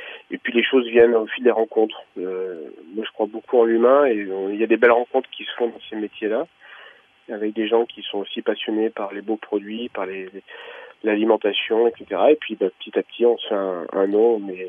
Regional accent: Tournon-sur-Rhône, Auvergne-Rhône-Alpes, France; Je suis originaire de la région de Tournon-sur-Rhône, dans la vallée du Rhône-Nord, et ma famille faisait du vin depuis une dizaine de générations.

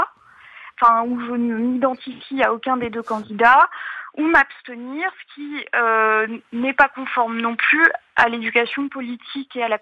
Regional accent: Hauts-de-France, France; now in Lyon, France; j'ai 25 ans, je suis jeune prof, j'habite à Lyon, j'ai grandi dans l'Oise et j'ai ma carte d'électeur toujours dans l'Oise.

